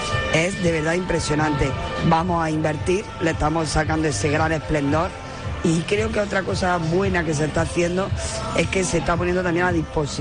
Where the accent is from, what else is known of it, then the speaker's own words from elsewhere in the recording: Almería, Andalusia, Spain; los que somos de Almería de toda la vida